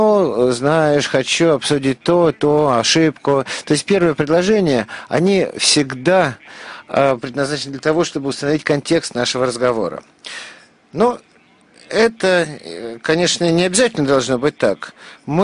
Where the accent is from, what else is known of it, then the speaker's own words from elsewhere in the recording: Romania; Russian is a second language; now in Zurich, Switzerland; я не русский. Так что, к сожалению, мне придется говорить по-английски. Я сам из Румынии. Я работаю в Microsoft уже 10 лет. Теперь я работаю в Цюрихе